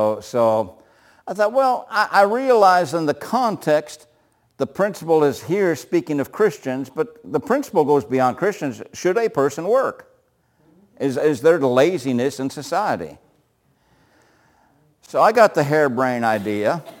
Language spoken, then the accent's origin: English; Minnesota, United States; now in Florida, United States; I came from Minnesota to Florida. We didn't have this problem in Minnesota because in the wintertime in Minnesota, nobody's walking the streets.